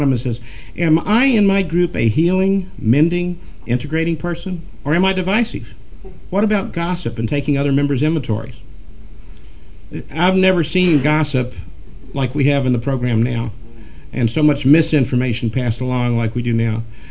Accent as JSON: {"language": "English", "town": "Louisville", "region": "Kentucky", "country": "United States", "said": "I'm from Louisville, Kentucky, and he went to some meetings where he was working on the other side of the river in Indiana."}